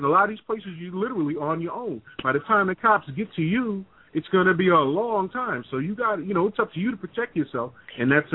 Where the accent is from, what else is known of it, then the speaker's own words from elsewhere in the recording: Queens, New York, United States; Now, again, I spent the bulk of my life living in New York City. And so I'm originally from Queens. And so, I moved down south